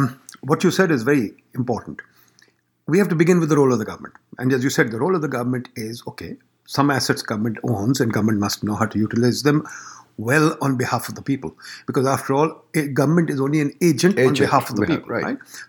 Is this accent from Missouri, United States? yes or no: no; Chicago, Illinois, United States; given that I come from Chicago